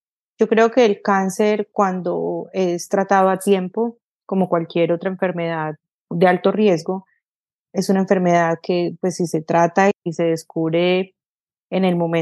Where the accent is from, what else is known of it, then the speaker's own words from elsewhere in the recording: Colombia; el blog se fue viral después de que salió en un periódico en Colombia, en mi país de origen, aunque estaba en ese momento viviendo en Estados Unidos.